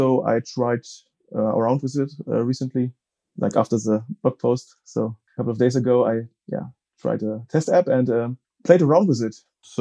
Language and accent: English; Frankfurt, Hesse, Germany; English is a second language; I'm from Germany, Frankfurt am Main.